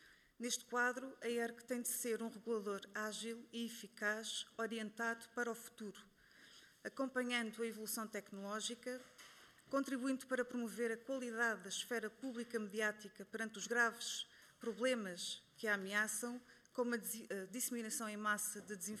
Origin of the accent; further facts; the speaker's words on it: Lausanne, Vaud, Switzerland; na Lausanne, de onde sou natural